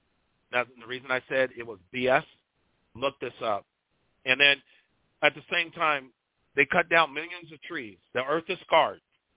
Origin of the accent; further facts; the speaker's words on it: United States; I am an American. I don't need a color title.